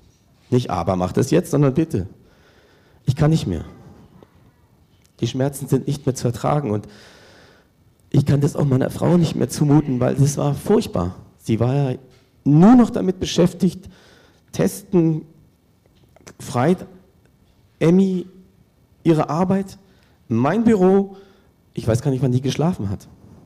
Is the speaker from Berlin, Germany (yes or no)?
yes; Berlin, Germany; Viele von unseren Bekannten haben das weiter verteilt nach Amerika, in meine Heimat nach Berlin, nach Salzgitter